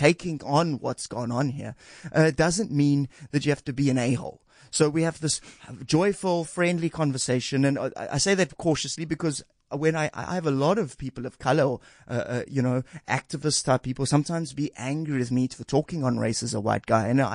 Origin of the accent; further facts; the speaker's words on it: Rondebosch, Western Cape, South Africa; I grew up in Rondebosch. I went to Rondebosch Boys Prep and Bishops.